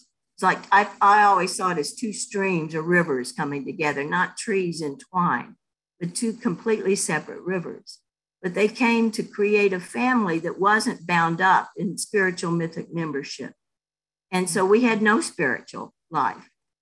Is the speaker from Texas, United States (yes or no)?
yes; Texas, United States; brought me huge shame as a child growing up in Texas, where if you didn't look like everybody else and you weren't a Christian, you were a no-no.